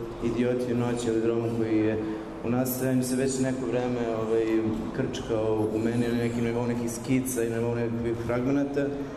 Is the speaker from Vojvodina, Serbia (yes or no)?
no; Užice, Zlatibor District, Serbia; now in Belgrade, Serbia; pošto ja sam jeli iz Užica, ali već neko duži niz godina živim u Beogradu